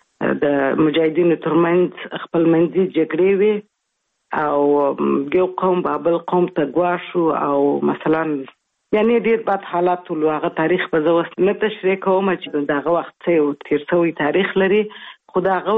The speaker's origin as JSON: {"language": "Pashto", "region": "Kabul", "country": "Afghanistan", "tie": "born or raised there", "also_born_or_lived": "Kandahar", "said": "اصلا خو زه زیږیدلې په کندهار کې یم خو دغه دقیق مې دی نیم کال وم څلور میاشت وم درو میاشت وم کابل ته تللی و میشت سوي و"}